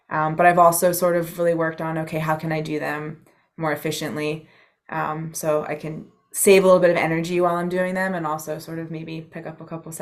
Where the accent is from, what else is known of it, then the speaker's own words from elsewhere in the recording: Maryland, United States; So I'm from Maryland.